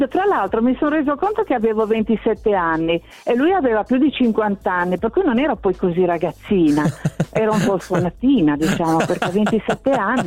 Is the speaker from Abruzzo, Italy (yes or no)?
no; Genoa, Liguria, Italy; now in Albissola, Italy; sono genovese, adesso mi sono trasferita ad Albissola e vivo sul mare.